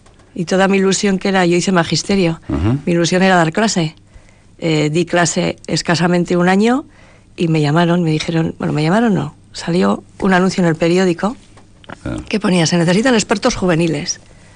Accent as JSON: {"language": "Spanish", "town": "Irun", "region": "Basque Country", "country": "Spain", "tie": "born there", "said": "Yo soy nacida en Irún, pero Irún y Oñarbi está todo pegado, la bahía de Chingudi."}